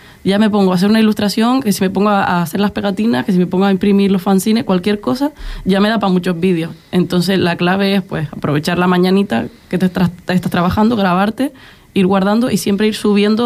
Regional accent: Canary Islands, Spain; creo que yo soy la única canaria

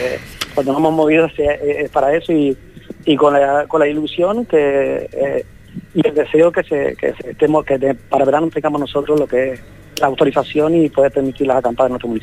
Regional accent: Canary Islands, Spain; yo soy majorero

